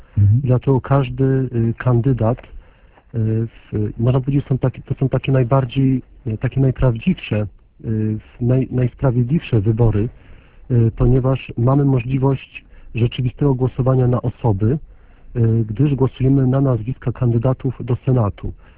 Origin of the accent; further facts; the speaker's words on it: Tarnów, Lesser Poland, Poland; Bo w Tarnowie się urodziłem, wychowałem.